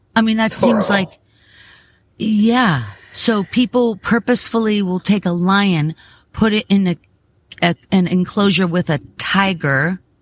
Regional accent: Pittsburgh, Pennsylvania, United States; I've always had cats. And, but when I had cats, you know, growing up in Pittsburgh, it was like cats were, I don't know, they were like, I don't mean to say dispensable

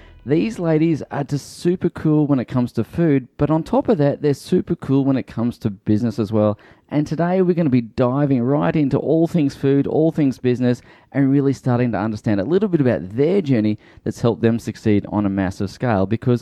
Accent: Queensland, Australia; now in Canberra, Australia; I'm in Canberra. I come from Queensland, now live in Canberra.

